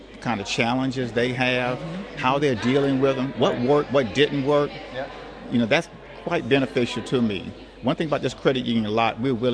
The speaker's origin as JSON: {"language": "English", "region": "North Carolina", "country": "United States", "said": "What accent? I'm from North Carolina. There's no accent. You have the accent."}